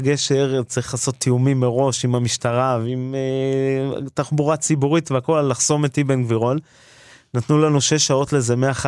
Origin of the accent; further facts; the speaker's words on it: Amiad, Northern District, Israel; ואני קיבוצניק, קיבוץ עמיעד